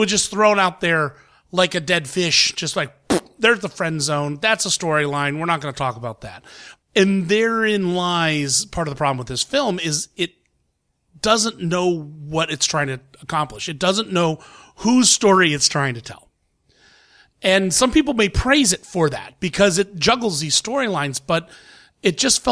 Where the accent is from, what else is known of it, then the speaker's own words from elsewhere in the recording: United States; I'm Irish, but technically I'm Irish, I'm Hungarian, but I'm an American. I grew up in America.